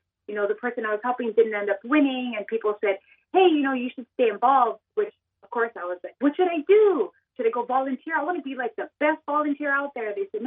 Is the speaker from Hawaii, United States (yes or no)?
yes; Hawaii, United States; also born or lived in Venezuela; I am born and raised in Hawaii, but when I was 23, I lived in Venezuela.